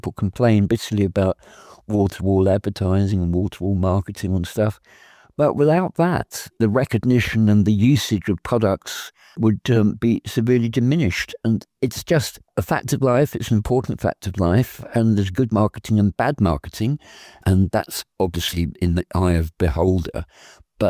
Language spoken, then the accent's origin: English; South East England, United Kingdom; I grew up in the Home Counties